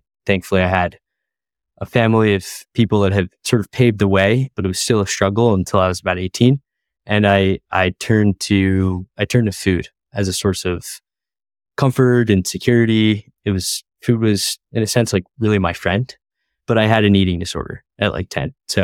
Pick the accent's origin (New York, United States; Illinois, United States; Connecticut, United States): New York, United States; So I'm from New York, Westchester, like about an hour north of the city. Italian American family, third generation. I'm 29 now.